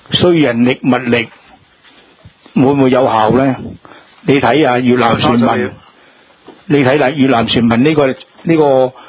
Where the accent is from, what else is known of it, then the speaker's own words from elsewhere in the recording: Hong Kong; 佢用嘅钱就用我哋香港人嘅纳税嘅钱去做呢样嘢嘅